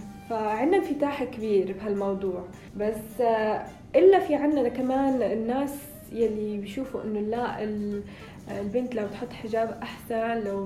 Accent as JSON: {"language": "Arabic", "town": "Rabat", "region": "Rabat-Salé-Kénitra", "country": "Morocco", "said": "من الرباط."}